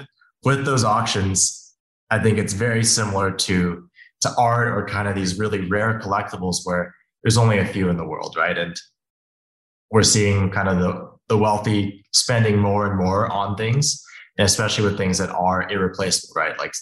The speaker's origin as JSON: {"language": "English", "region": "Beijing", "country": "China", "tie": "born or raised there", "also_born_or_lived": "Hong Kong", "said": "I grew up in Beijing, in Hong Kong, at a time where red wine, especially from France, was getting huge."}